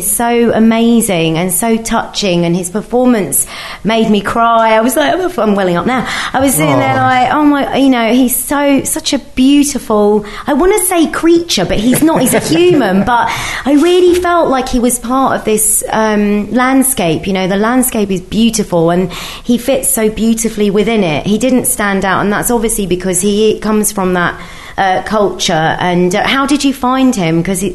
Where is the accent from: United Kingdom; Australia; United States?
United Kingdom; London; born there; being Arabic myself, obviously, I was born in London, but I have Arabic sensibilities